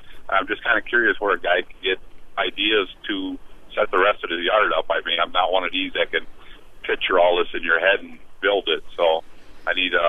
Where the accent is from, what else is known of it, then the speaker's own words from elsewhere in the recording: Two Rivers, Wisconsin, United States; I was born and raised in Two Rivers